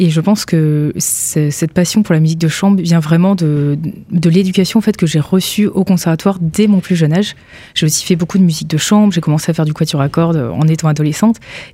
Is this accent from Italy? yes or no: no; Metz, Grand Est, France; effectivement, je viens de Metz, je passe dans une radio nancéenne